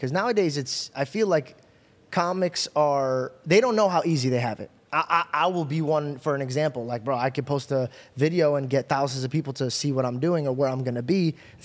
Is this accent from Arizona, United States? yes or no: yes; Arizona, United States; I grew up in Arizona, so I was surrounded by Spanish people.